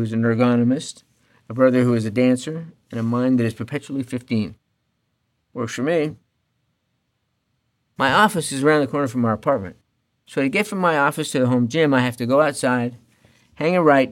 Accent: Canada; Lincoln? I don't know. I'm Canadian.

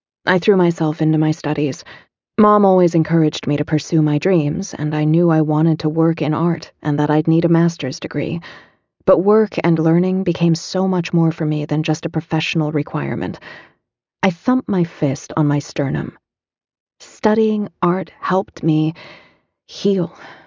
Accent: East Coast, United States; I grew up on the East Coast. I came from a small family of academics.

